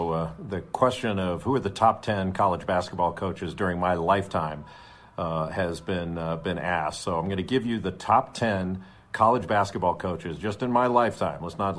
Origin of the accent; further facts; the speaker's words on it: Los Angeles, California, United States; I grew up in Los Angeles